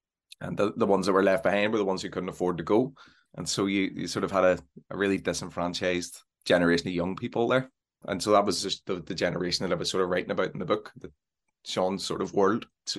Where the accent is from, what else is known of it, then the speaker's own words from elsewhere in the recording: Belfast, Northern Ireland, United Kingdom; The other two weren't from where I'm from West Belfast, but Connor's from, he's right around the corner from where I am.